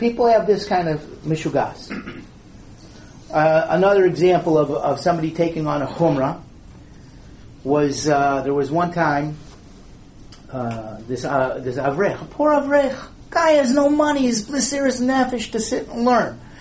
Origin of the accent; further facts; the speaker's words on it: Detroit, Michigan, United States; also born or lived in Gush Etzion; I used to live in the Gush Etzion area. And the reporter is doing a article on me for my hometown, Detroit.